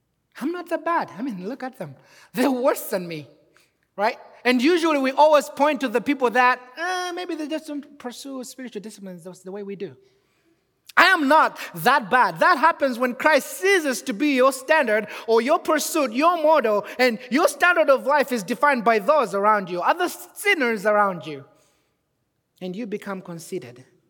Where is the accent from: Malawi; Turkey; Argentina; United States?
Malawi; I'm originally from Africa, for those who do not know, Malawi specifically.